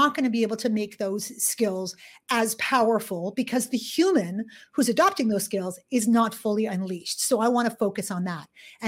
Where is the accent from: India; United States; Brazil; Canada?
Canada; moved away as an adult; now in United Kingdom; I moved to the UK from Canada